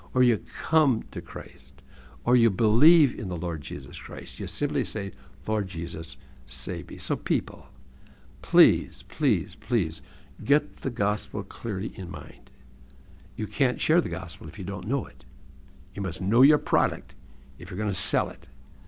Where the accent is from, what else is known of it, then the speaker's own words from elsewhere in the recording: Hinckley, Minnesota, United States; but I'm from Hinckley, Minnesota, and still, what does that mean?